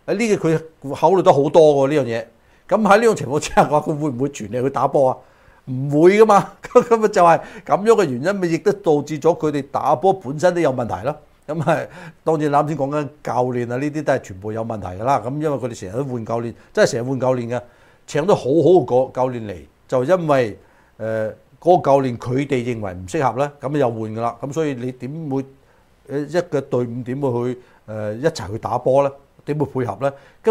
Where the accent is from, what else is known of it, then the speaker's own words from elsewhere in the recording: China; 我哋中国人